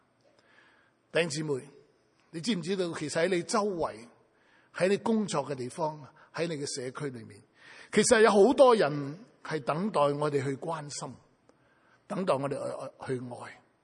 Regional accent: China; 他知道我们中国人很喜欢吃饭，他特登买了一个二手的电饭煲来煲饭请我们吃。

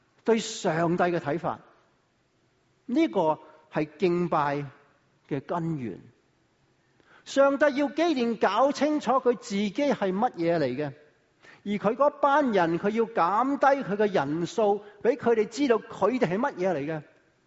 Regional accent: Guangdong, China; 我廣東人就話成嚿飯咁啊

